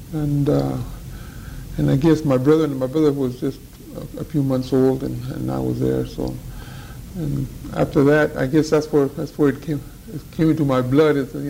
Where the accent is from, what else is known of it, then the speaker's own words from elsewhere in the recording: Lemoore, California, United States; born there; I was born in Lemoore, California.